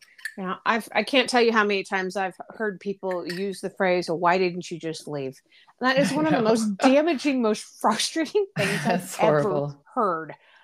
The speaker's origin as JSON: {"language": "English", "town": "Ogden", "region": "Utah", "country": "United States", "tie": "born or raised there", "said": "Oh, I grew up for a few years in Ogden, just north of there."}